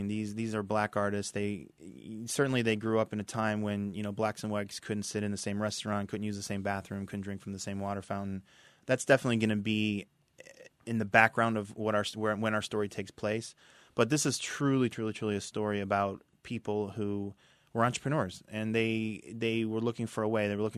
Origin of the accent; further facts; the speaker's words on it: Cleveland, Ohio, United States; moved away as an adult; now in Florida, United States; I moved to Florida from – I'm originally from Cleveland, Ohio. I relocated down here right after college to work at Disney.